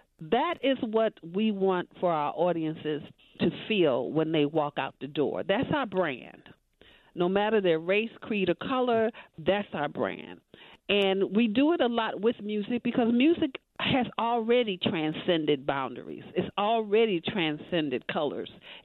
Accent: Chicago, Illinois, United States; I happen to be a North Sider. I grew up in Cabrini Green, which is located on the near, or was located on the near North Side. It's, of course, doesn't exist anymore. So the North Side is what I knew. That was my area.

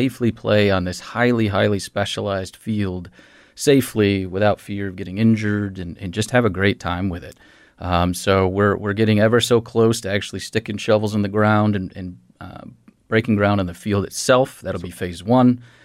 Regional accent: New York, United States; Yeah, I grew up just outside of Syracuse.

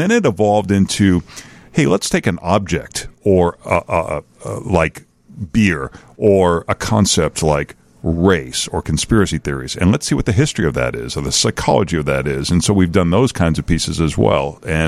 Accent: Boston, Massachusetts, United States; I grew up in Boston, and we never traveled anywhere, so it's all I knew. It was my normal.

